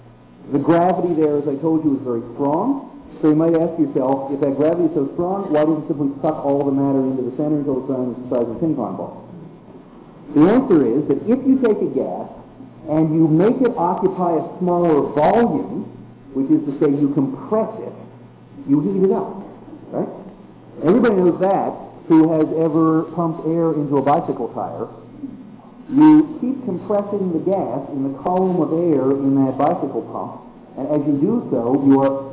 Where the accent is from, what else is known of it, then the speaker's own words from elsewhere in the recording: Pennsylvania, United States; I come from Pennsylvania